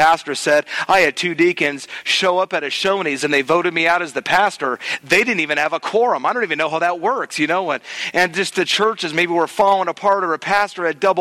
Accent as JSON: {"language": "English", "region": "North Carolina", "country": "United States", "said": "I was preaching in the church here in town. I'm from North Carolina. That's why I was in town, but that's why I'm out of network."}